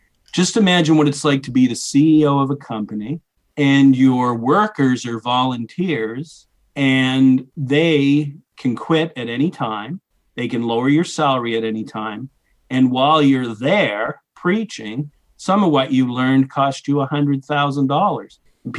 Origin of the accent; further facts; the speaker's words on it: New Brunswick, Canada; I grew up in New Brunswick, Canada, which is north of Maine for those of you who aren't aware of Canada's geography. I ended up being raised in a very conservative Christian circle